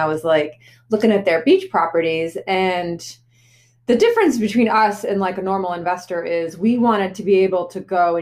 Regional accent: Massachusetts, United States; maybe growing up in Massachusetts and going to the Cape, that's what I think of a beach as being, like Cape Cod

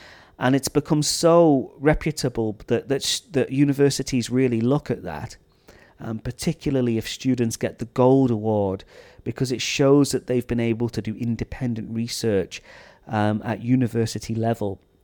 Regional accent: United Kingdom; Which makes me very proud as a British person who's never been to America to have his book on sale in Walmart.

